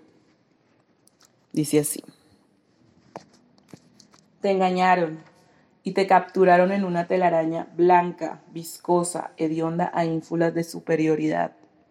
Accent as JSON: {"language": "Spanish", "town": "Quibdó", "region": "Chocó", "country": "Colombia", "tie": "born there", "also_born_or_lived": "Bogotá", "lives_now": "Cali, Colombia", "said": "Soy una mujer negra queer, nací en Quibdó, más que todo viví en Bogotá y ahora vivo en Cali."}